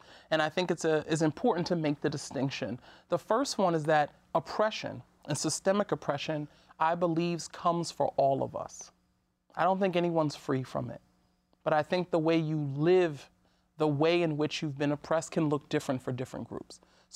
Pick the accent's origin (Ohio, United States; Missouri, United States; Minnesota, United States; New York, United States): New York, United States; Brooklyn; One, as a child growing up in Brooklyn and East New York, I felt like I saw some of the best and worst examples of what can happen when you have an influx of drugs in your community.